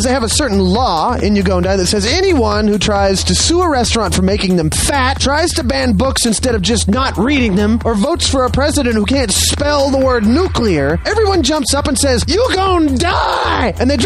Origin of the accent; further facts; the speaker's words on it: Australia; now in Canada; I am an Australian, and I've recently moved to Canada.